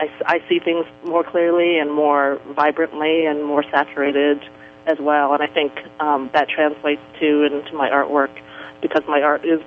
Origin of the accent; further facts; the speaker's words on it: Toronto, Ontario, Canada; now in Hawaii, United States; Growing up in Toronto, Toronto was a very, very earth-friendly city, and there were a lot of parks and a lot of bike trails and a lot of nature surrounding us.